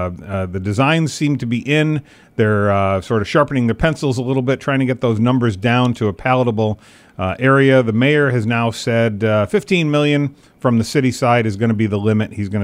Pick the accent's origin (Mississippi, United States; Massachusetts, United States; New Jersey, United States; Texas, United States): Massachusetts, United States; North Adams; I'll tell you, growing up in North Adams sort of at the tail end of the Sprague Electric days where, you know, you could see the decline of the area.